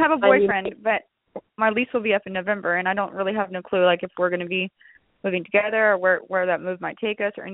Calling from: Florida, United States; I'm calling from Florida.

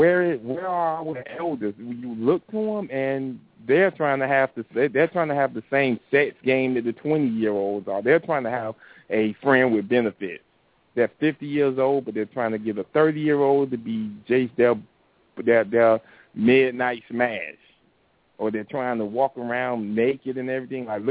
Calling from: Miami, Florida, United States; from Miami.

